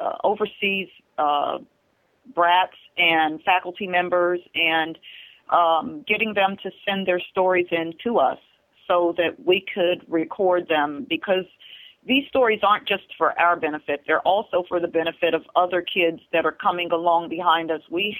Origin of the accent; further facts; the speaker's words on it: Berlin, Germany; And then we realized that we came from a very unique experience growing up in Berlin.